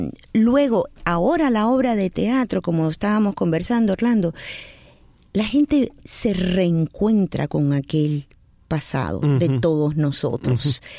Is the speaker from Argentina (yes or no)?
no; Havana, Cuba; born there; Ok, yo nací en La Habana, Cuba.